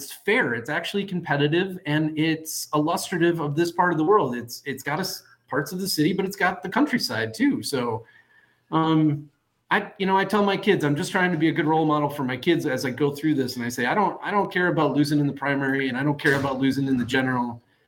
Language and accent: English; Eau Claire, Wisconsin, United States; It's not just that I grew up in Eau Claire or that my wife grew up in Eau Claire.